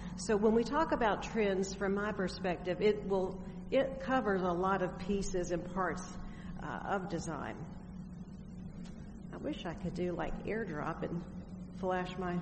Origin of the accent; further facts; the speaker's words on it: Dalton, Georgia, United States; I'm from Dalton, Georgia, and I am an interior designer.